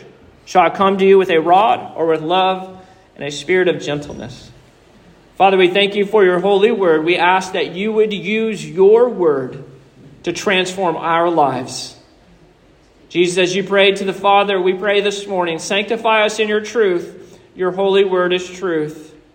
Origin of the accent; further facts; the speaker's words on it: Inverness, Florida, United States; I had one when I was growing up in Inverness